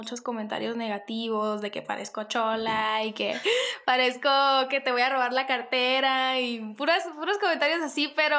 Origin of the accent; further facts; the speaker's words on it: Chihuahua, Mexico; Siempre los visitamos allá, soy de Chihuahua.